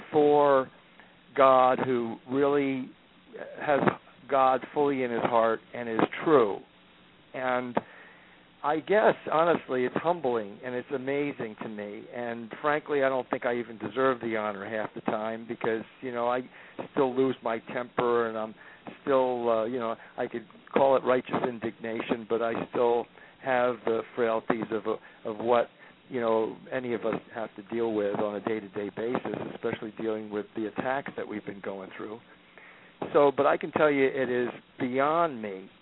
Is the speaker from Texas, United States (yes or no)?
no; Philadelphia, Pennsylvania, United States; And Sherry's from Philadelphia. I'm from Philadelphia.